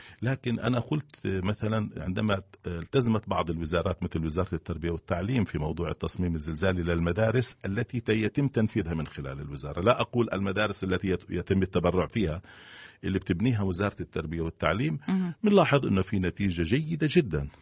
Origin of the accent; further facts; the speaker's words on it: Palestine; طريقة تفكيرنا كأمة، كفلسطينيين حتى كأمة عربية